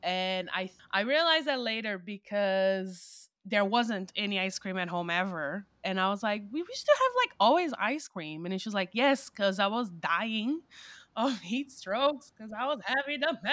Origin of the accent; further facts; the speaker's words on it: Brazil; English is a second language; moved away as an adult; now in Germany; I'm originally from Brazil and I'm currently living in Germany